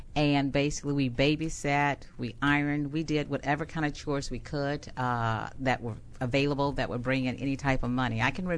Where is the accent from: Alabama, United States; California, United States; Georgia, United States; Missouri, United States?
Alabama, United States; Montgomery; I am from Montgomery, Alabama.